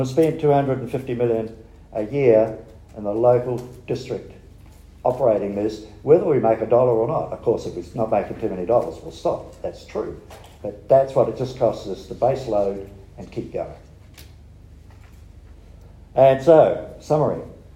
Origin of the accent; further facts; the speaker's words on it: New Zealand; Not because I'm a Kiwi, a very proud Kiwi.